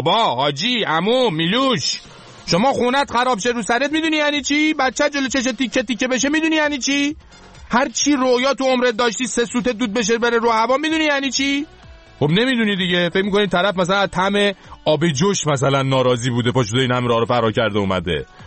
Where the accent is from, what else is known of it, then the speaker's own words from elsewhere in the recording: Iran; بگم ما چون ایرانی هستیم